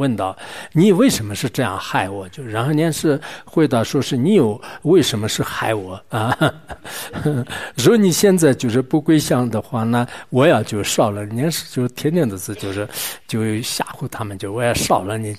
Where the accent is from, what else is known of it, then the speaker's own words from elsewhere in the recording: Kham, China; 包括我们康区这边的话，那就是包括我的家乡的